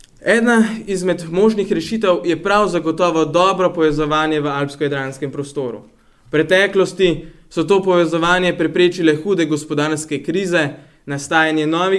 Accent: Rateče, Upper Carniola, Slovenia; prihajam iz Rateč, seveda tudi malo naveza kulture, konec koncev imamo le zilsko narečje

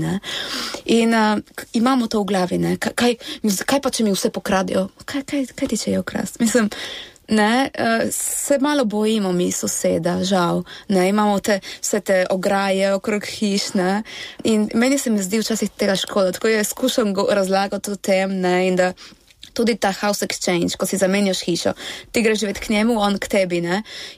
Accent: Italy; mi zamejci smo tako, no, ko smo v Sloveniji se počutimo Italijane, ko smo v Italiji se počutimo Slovence, nikjer nismo doma razen tam Trsto Gorici, kjer je pač naše gnezdo

